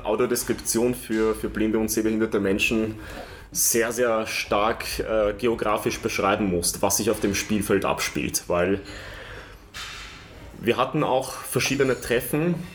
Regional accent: Vienna, Austria; Und als Wiener hat man immer einen Bezug zu diesem Verein auch gehabt.

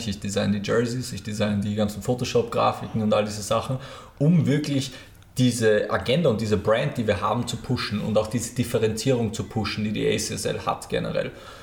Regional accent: Lower Austria, Austria; Absolut, ich bin ja selber Niederösterreicher

